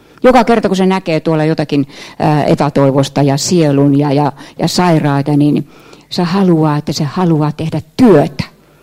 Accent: Brisbane, Queensland, Australia; moved away; kun mä lähdin Brisbanesta, joka on mun kotikaupunki, semmoinen subtrooppinen alue

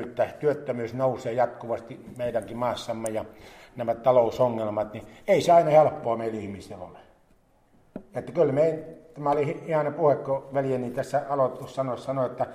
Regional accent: Kokemäki, Satakunta, Finland; born there; minun syntymä kaupungissa, olen syntynyt Kokemäellä 64 vuotta taaksepäin. Jos joku ajattelee, kuinka vanha … on, niin se on sitten siinä 64-vuotias.

